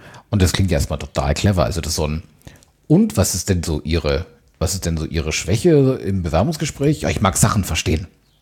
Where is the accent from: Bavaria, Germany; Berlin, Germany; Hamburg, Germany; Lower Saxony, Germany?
Bavaria, Germany; ich bin Oberfranke, hört man aber recht selten.